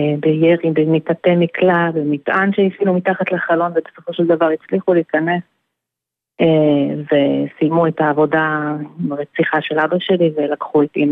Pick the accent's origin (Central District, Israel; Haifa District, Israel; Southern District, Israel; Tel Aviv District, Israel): Southern District, Israel; Nir Oz; now in Lehavim, Israel; אני גרה בלהבים, אנחנו 4 אחים במשפחה, כולנו גדלנו בקיבוץ ניר עוז, ילדות פסטורלית ומאושרת ויפה ושקטה